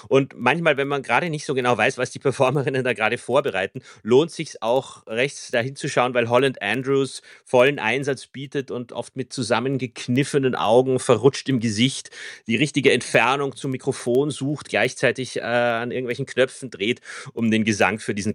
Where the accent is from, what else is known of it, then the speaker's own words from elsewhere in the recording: Vienna, Austria; Sie ist ein Tausendsasser, wie man bei uns in Wien sagt.